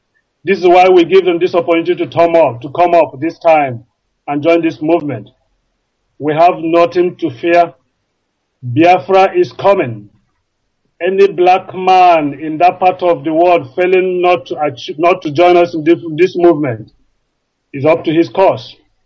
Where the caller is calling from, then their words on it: Heidelberg, Baden-Württemberg, Germany; I'm calling from Heidelberg, Germany.